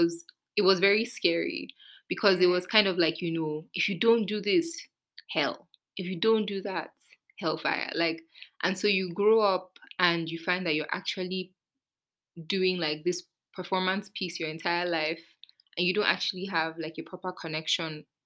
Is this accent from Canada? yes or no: no; Nigeria; And I guess because also, you know, we're Nigerian, so let's speak from, like, a Nigerian context.